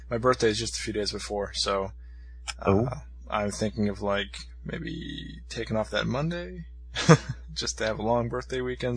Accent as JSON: {"language": "English", "country": "United States", "said": "That's cool for me as an American."}